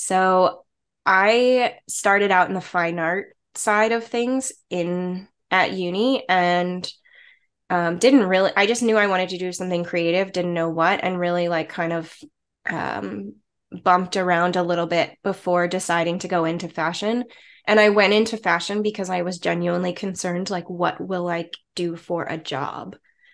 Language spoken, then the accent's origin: English; Richmond, Virginia, United States; I went to school for fashion design in my hometown, which is Richmond, Virginia. So middle of the East Coast of the US.